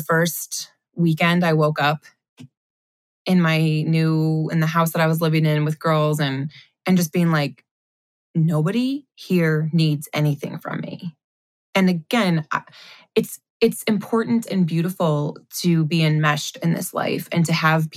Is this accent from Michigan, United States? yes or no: yes; Michigan, United States; I felt very much like my hometown I often joke that if the South is the Bible Belt, Southwest Michigan's kind of the coordinating tie clip a little farther north. And so all of my friends, my community in Michigan